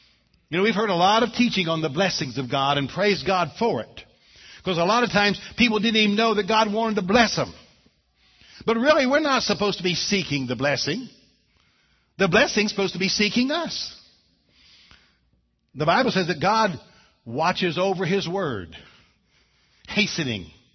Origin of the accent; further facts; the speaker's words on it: Oklahoma, United States; Now you all know I'm from Oklahoma. We have some wind in Oklahoma.